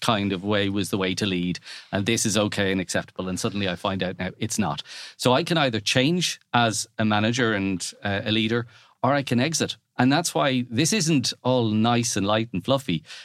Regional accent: Ireland; Now, being Irish and cynical, I was kind of going, I wonder, is this American

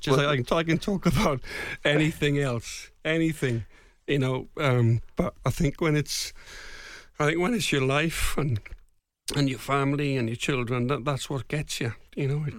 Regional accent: Swansea, Wales, United Kingdom; I'm a Welsh speaker. I'm from Swansea, you know, I went to a Welsh-speaking school and I'm very patriotic. I'm a proud Welshman.

